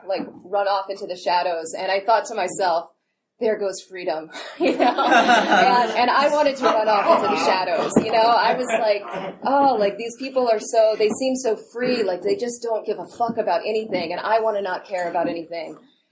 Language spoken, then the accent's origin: English; New York, United States; let's see, I am from New York. My family is crazy, and I love them